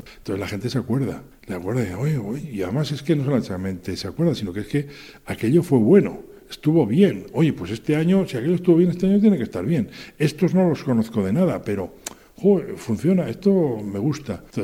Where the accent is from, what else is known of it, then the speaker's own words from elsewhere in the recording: Haro, La Rioja, Spain; Soy riojano de Haro, capital del Rioja